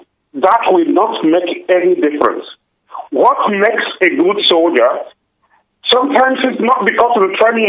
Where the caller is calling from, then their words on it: London, United Kingdom; I'm calling you from London.